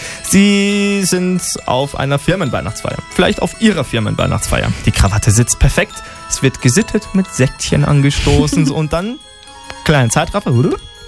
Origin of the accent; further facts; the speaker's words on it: Bavaria, Germany; Also so wie man es bei uns in Bayern sagt, so ein Fetzenrausch, ja.